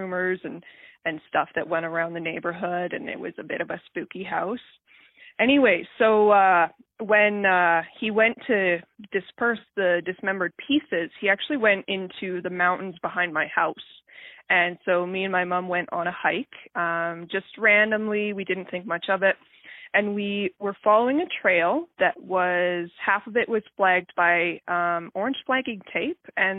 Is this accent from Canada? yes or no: yes; Exshaw, Alberta, Canada; I thought I'd share a little bit of neat information since I am from Exshaw